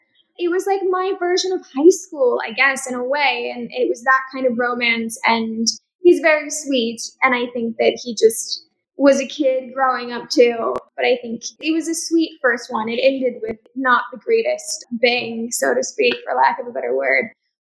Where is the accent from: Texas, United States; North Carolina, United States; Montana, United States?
Texas, United States; Dallas; So I was modeling in New York, but I'm from Dallas originally.